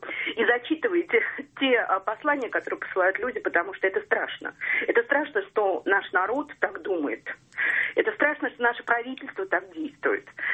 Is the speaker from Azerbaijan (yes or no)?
yes; Baku, Azerbaijan; И, собственно говоря, я родом из Баку. Я, к сожалению, присутствовала и видела тот кошмар, который происходил на политическом уровне, кошмар, который происходил в том городе, в котором я жила